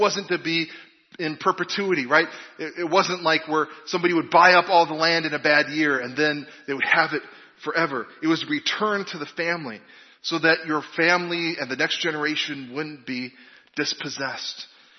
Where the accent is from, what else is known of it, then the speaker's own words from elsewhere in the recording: Illinois, United States; I grew up in Illinois. We had to study Abraham Lincoln.